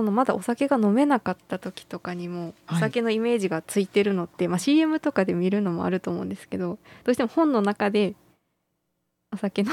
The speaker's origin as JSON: {"language": "Japanese", "town": "Hamamatsu", "region": "Shizuoka", "country": "Japan", "said": "私浜松出身なので"}